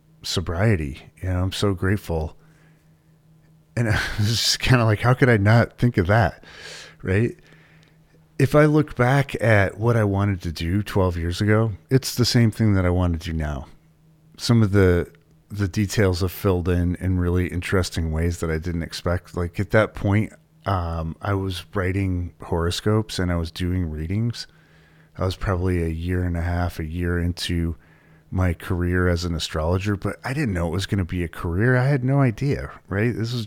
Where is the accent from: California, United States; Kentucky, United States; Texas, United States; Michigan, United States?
Michigan, United States; Flint; So as my alcoholic neighbor growing up in Flint, Michigan, Louis